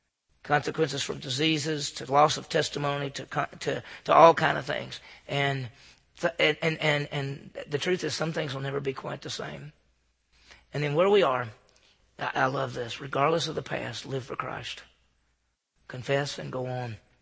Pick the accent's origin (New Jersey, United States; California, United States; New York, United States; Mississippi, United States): Mississippi, United States; Meridian; I grew up just as a guy growing up in Meridian, Mississippi.